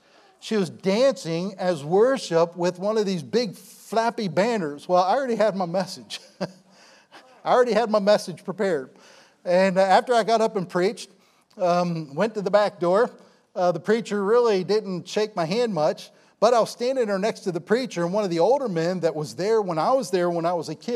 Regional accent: Baltimore, Maryland, United States; I grew up down in Baltimore. I grew up in, went to Rosedale Baptist with Kim, but I grew up in Central Baptist Church on North Marlin Avenue in Essex.

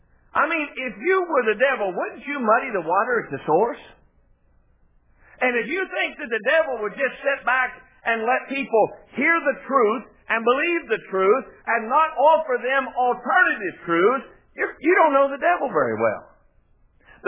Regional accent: West Virginia, United States; I know that's not a word, but I'm from West Virginia. I can make my own words up.

